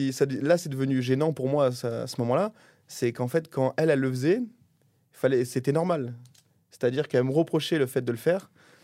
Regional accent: Provence-Alpes-Côte d'Azur, France; Alors, je suis originaire de la Provence, donc j'adore l'huile d'olive.

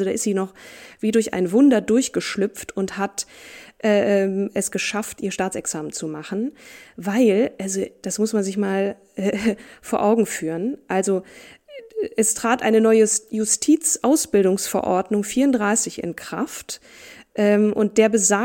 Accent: Marburg, Hesse, Germany; born there; zunächst in meiner Geburtsstadt Marburg

